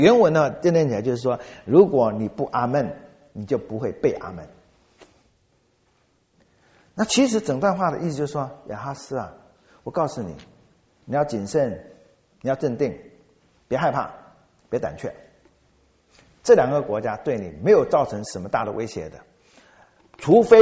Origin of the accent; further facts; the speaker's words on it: Xiamen, Fujian, China; 只有一个地方，就是在我的家乡福建厦门